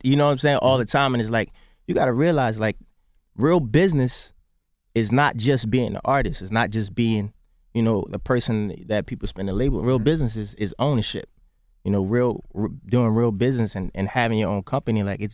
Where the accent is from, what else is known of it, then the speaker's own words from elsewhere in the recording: Baltimore, Maryland, United States; I grew up in Baltimore.